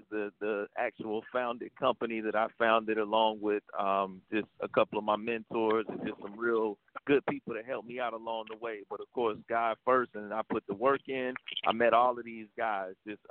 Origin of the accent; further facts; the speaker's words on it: North Carolina, United States; And then when the rapper … from my home state right there in the 704 Charlotte, North Carolina